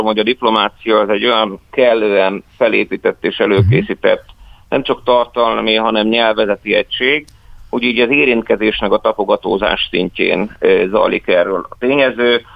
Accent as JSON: {"language": "Hungarian", "country": "Hungary", "said": "ugye mi magyarok vagyunk, és itt vagyunk, ez egy geopolitikai térben, itt vagyunk."}